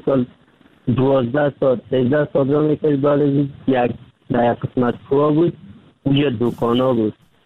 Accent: Kabul, Afghanistan; now in Turkey; از افغانستان آمدم طرف پاکستان آوردم، رو آمدم از کابل آمدم

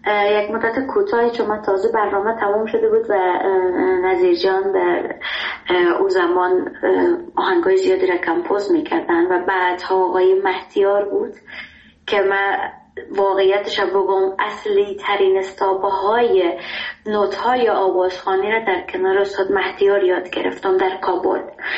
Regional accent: Iran; moved away as an adult; also born or lived in Afghanistan; من تا زمانی که بچه بودم در ایران متولد شدم، یعنی بزرگ شدم تقریبا طوری بگویم، و تا صنف 12 اونجا با درس خواندم

